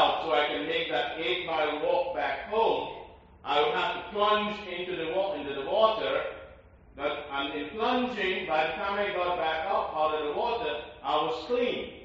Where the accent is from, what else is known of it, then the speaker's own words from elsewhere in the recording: Guyana; When I was in rice cultivation in my home country, Guyana, in South America, I grew up from age 10 until I went and beyond seminary planting rice.